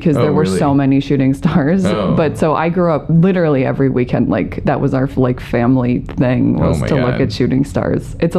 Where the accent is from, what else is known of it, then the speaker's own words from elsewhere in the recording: Salt Lake City, Utah, United States; I grew up on the East Benches of Salt Lake City in Utah.